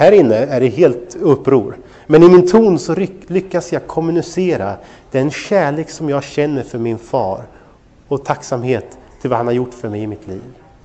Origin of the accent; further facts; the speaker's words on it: Örebro, Örebro County, Sweden; moved away as an adult; När jag flyttade hemifrån och flyttade till Göteborg för att studera där nere, så jag kommer från Örebro då